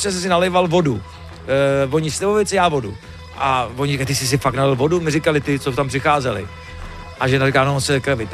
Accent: South Bohemian Region, Czechia; Já jsem z Jižních Čech, my žijeme teďka v Jižních Čechách

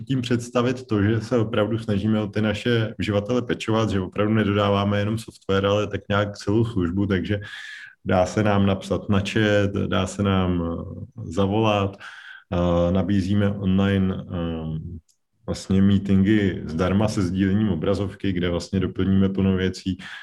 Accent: Nymburk, Central Bohemian Region, Czechia; now in Prague, Czechia; Teď jsem z Prahy, jsem teda na plavenina, no už usazení na po 10 letech, ale jsem z Nymburka a na univerzitu jsem teda chodil do Pardubic

